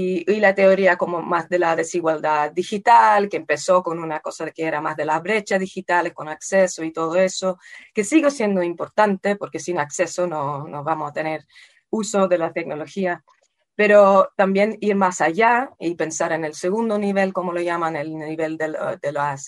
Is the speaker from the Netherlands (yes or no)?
yes; Netherlands; Spanish is a second language; yo soy holandesa, además, entonces en el campo más personal, yo no había visto a mi familia por 1 año y medio